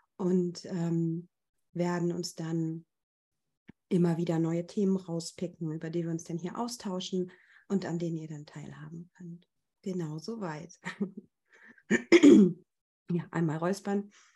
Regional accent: Schleswig-Holstein, Germany; Ich komme aus Nordfriesland, habe meine Praxis in Husum.

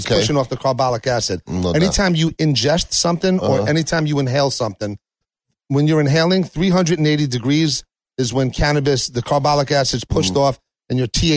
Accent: Brooklyn, New York, United States; I'm from Brooklyn, man.

